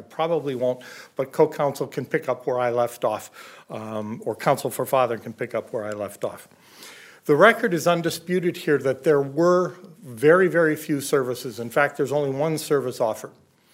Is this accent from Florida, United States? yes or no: no; Mankato, Minnesota, United States; I'm an attorney from Mankato, Minnesota